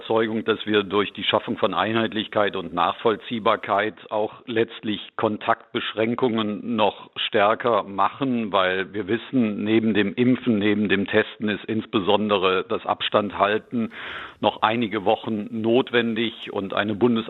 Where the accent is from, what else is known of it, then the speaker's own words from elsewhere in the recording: Cologne, North Rhine-Westphalia, Germany; In meiner Heimatstadt Köln haben wir das seit einigen Tagen